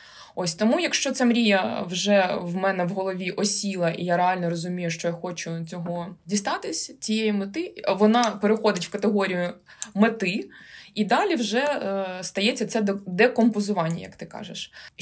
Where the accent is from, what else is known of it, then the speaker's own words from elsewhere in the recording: Horlivka, Donetsk Oblast, Ukraine; now in Kyiv, Ukraine; Тому я з Горлівки переїхала до Києва.